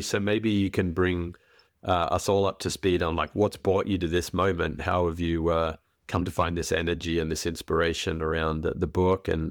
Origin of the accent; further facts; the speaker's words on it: Brisbane, Queensland, Australia; including in my hometown, Australia, Brisbane, Australia.